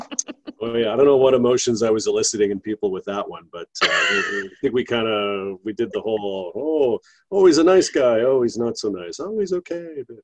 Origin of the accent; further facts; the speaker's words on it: Vancouver, British Columbia, Canada; So I grew up in Vancouver in Canada